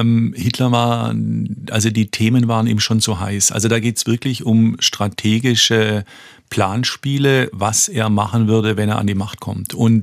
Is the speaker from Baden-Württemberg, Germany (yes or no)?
yes; Tübingen, Baden-Württemberg, Germany; also born or lived in Heidelberg; Von daher wirklich geprägt durch Baden-Württemberg.